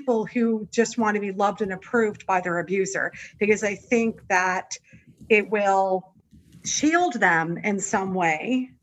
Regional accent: Canada; now in United States; I'm Canadian. I'm here on a green card.

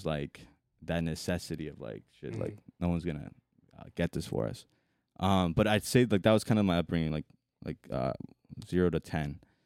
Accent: San Diego, California, United States; So I grew up in San Diego.

